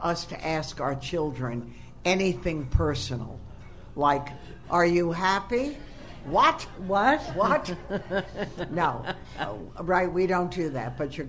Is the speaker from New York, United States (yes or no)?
yes; Brooklyn, New York, United States; also born or lived in Queens; now in Long Island, United States; And they were like, what? Where did you grow up? Brooklyn, Queens.